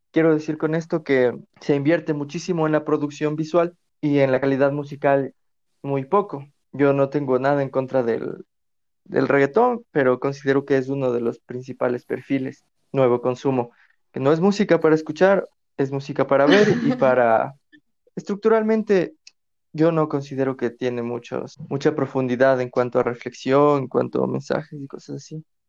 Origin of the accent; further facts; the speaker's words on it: Quito, Pichincha, Ecuador; soy violinista quiteño.